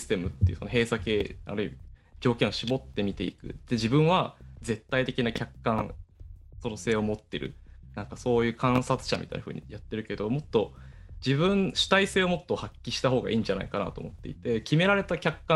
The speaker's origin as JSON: {"language": "Japanese", "region": "Niigata", "country": "Japan", "said": "僕も新潟出身で結構、まあ、田舎でカルチャーがもうめちゃくちゃ盛ん中心地ではないんで"}